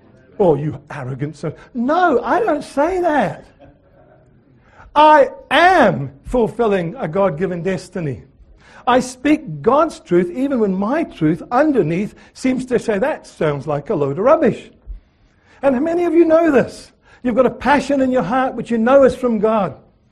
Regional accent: Edinburgh, Scotland, United Kingdom; now in New Zealand; because I was born and bred in Edinburgh, okay, in Scotland.

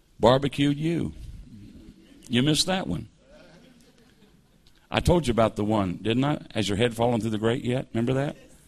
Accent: West Virginia, United States; And I grew up in West Virginia, hillbilly country, the eastern part of the U.S.

